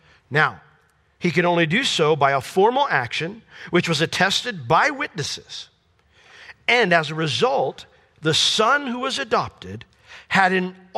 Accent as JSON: {"language": "English", "town": "Poughkeepsie", "region": "New York", "country": "United States", "tie": "born there", "said": "when I was born in Poughkeepsie, New York Hospital, many, many years ago"}